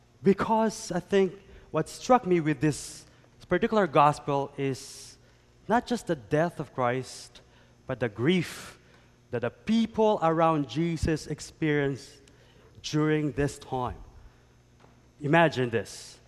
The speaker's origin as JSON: {"language": "English", "town": "Chicago", "region": "Illinois", "country": "United States", "said": "I'm not saying because I came from Chicago, but hey, why not?"}